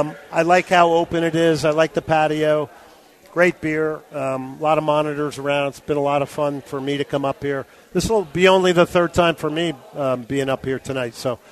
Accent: New Jersey, United States; in 1974, as a kid growing up in New Jersey and the game being played in ethnic communities

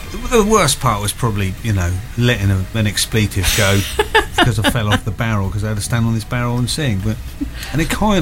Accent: Isle of Wight, South East England, United Kingdom; And when we said that we're from the Isle of Wight, you could have heard a pin drop

